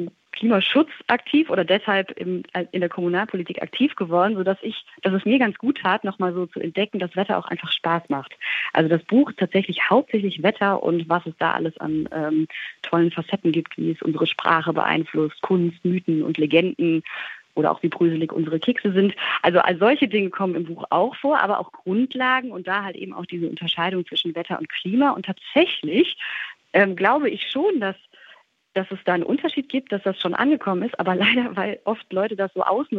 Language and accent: German; United States; ich bin in den USA groß geworden